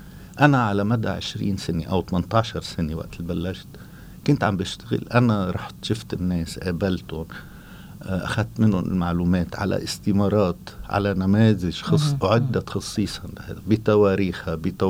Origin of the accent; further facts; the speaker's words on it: Lebanon; ورح أعطيكي مثل على ضيعتي طبعا من ضمن الضياع ضيعتي من الضياع الحلوة بلبنان